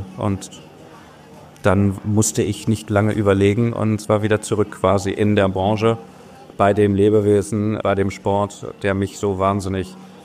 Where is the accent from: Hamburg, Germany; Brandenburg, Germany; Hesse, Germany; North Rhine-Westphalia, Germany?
North Rhine-Westphalia, Germany; Ich komme aus Münsterland, bin mit Pferden aufgewachsen. Also wir sind aufs Land gezogen, als ich 2,5 war.